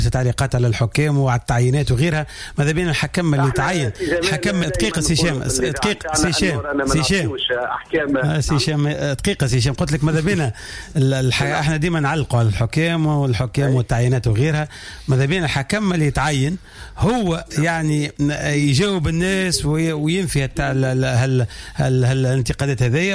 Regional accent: Tunisia; ايش عندنا في تونس هذا في تونس

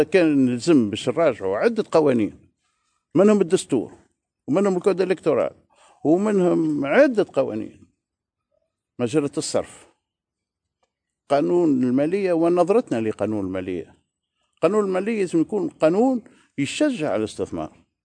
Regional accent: Tunisia; احنا كفاءات تونسية قاعدة تقطع تمشي لبرا

